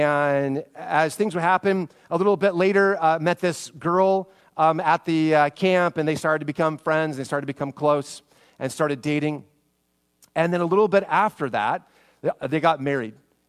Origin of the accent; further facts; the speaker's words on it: Spokane, Washington, United States; I worked for a basketball camp growing up in Spokane.